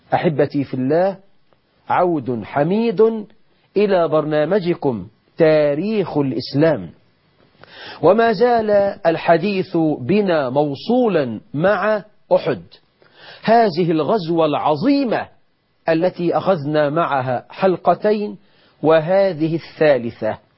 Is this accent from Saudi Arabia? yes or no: no; Egypt